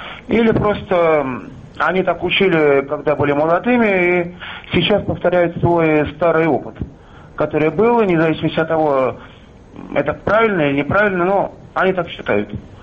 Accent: Moscow, Russia; я из Москвы.

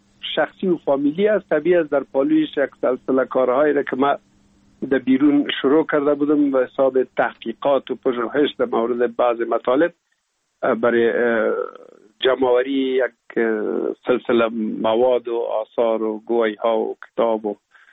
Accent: Kabul, Afghanistan; also born or lived in Pul-e Khumri; بعد از او جاب کار بابیم حساب در کابل میکرد و انتقال کرد به اینجا. ما هم امرای مادرم با بابیم یا پدرم آمدیم به کابل و دیگه باز این کابل تقریبا دائمی همیشه باشنده شدیم

